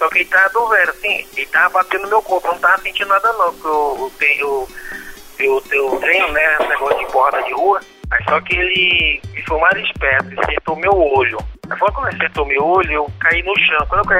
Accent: Manaus, Amazonas, Brazil; Eu moro em Manaus. Nunca saí de Manaus. Isso. Nunca tirei meu pé de Manaus.

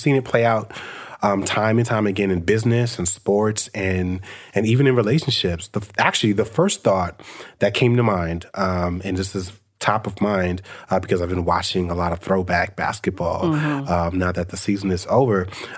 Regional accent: Brooklyn, New York, United States; She is somehow connected to one of my earliest best friends that I grew up with in Brooklyn.

